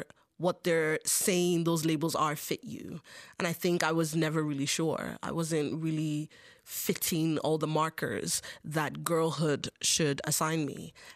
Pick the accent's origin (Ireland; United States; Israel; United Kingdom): Ireland; Longford, Leinster; living in Longford or growing up in Longford, I went to a very multicultural primary school and secondary school. I mean, the wider town was probably always inherently white Irish